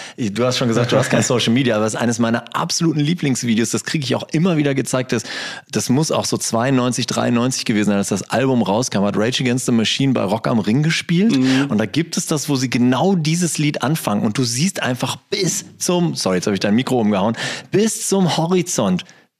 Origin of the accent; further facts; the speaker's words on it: Bochum, North Rhine-Westphalia, Germany; Das ist jetzt schwierig als Bochumer, ne?